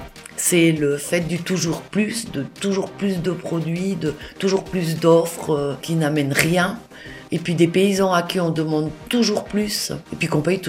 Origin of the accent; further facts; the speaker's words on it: Valais, Switzerland; also born or lived in Bern; je peux dire que je suis valaisanne, mais je suis née à Berne.